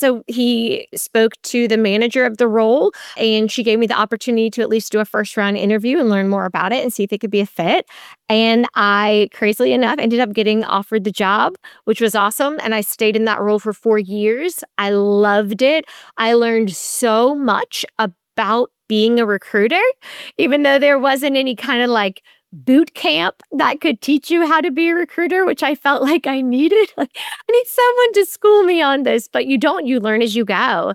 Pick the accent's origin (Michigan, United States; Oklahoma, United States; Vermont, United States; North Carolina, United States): North Carolina, United States; it's headquartered out of North Carolina, which is my home state.